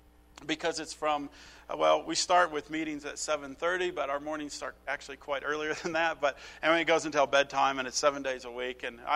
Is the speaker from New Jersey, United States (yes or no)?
no; Colorado, United States; I come from Colorado, you know, I don't know these terms